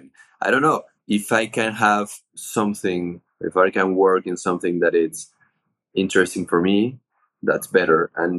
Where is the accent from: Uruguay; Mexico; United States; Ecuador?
Mexico; English is a second language; And me neither, from even when I am from Mexico.